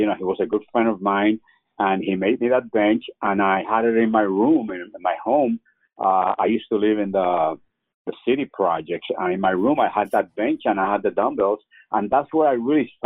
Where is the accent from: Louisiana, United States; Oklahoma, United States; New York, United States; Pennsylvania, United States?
New York, United States; New York City; also born or lived in Puerto Rico; Somewhere. Yeah. And then I grew up in the South Bronx.